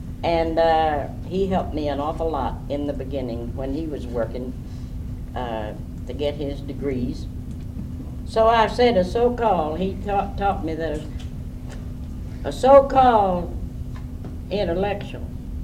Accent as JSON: {"language": "English", "town": "Calhoun County", "country": "United States", "tie": "born or raised there", "said": "I was born in Calhoun County. I was born in 1908. And I've practically been there all my life."}